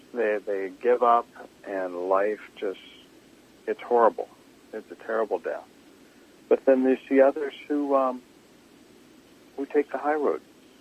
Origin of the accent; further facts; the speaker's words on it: Kansas, United States; also born or lived in Texas; I grew up in Kansas, and my birth mom was from Iowa.